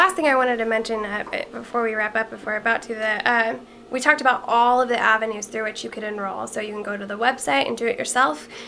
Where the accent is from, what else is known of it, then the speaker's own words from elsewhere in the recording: California, United States; I'm from Lake Tahoe area.